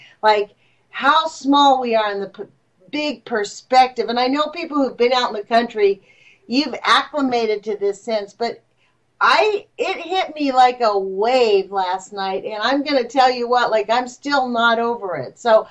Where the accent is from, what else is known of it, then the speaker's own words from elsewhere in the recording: Los Angeles, California, United States; also born or lived in St. Augustine, Florida / New Orleans / Boulder, Colorado; now in Eugene, United States; I grew up in Los Angeles. I moved to St. Augustine, Florida. Well, I moved to New Orleans, back to L.A., St. Augustine, Florida, and back to L.A., Boulder, Colorado, and now Eugene.